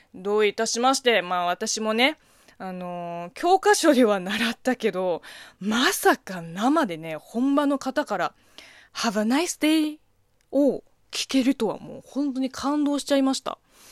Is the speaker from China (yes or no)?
yes; China; Japanese is a second language; この番組は中国生まれ中国育ちの私